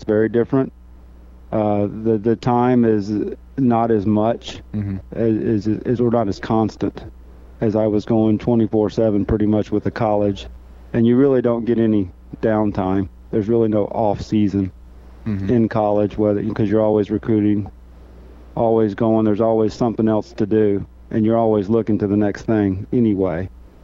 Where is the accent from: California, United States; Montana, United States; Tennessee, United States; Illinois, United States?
Tennessee, United States; Nashville; Absolutely. Yes, I'm from Nashville.